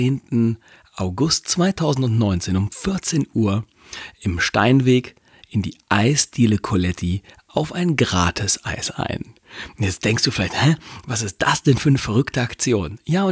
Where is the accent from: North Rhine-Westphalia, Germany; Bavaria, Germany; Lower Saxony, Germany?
Lower Saxony, Germany; Gifhorn; das ich bisher hier in meiner Heimatstadt Gifhorn starte